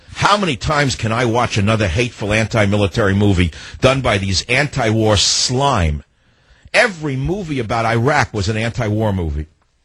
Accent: San Francisco, California, United States; on KSFO in my hometown of San Francisco.

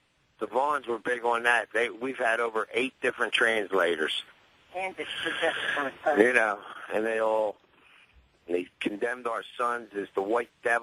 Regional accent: Philadelphia, Pennsylvania, United States; I'm a pretty big guy. Plus, I'm from Philly.

